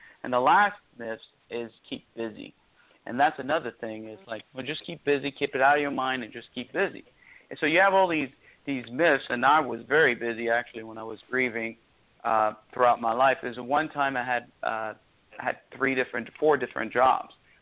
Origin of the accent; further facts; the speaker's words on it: DR Congo; English is a second language; Remember, I'm from Central Africa, the Congo, but I've learned these by behavior, not by words.